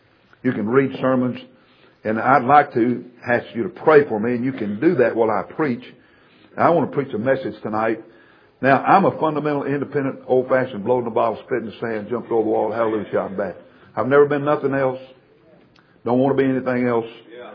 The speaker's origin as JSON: {"language": "English", "region": "Oklahoma", "country": "United States", "tie": "born there", "said": "Years and years ago, I remember, and I was born in Oklahoma out in the country, and we had an old-fashioned Pentecostal church. You could hear them for miles away."}